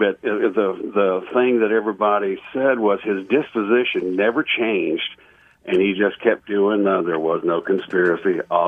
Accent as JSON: {"language": "English", "town": "Dallas", "region": "Texas", "country": "United States", "tie": "born or raised there", "said": "I was born in Dallas and grew up around Dallas-Fort Worth area."}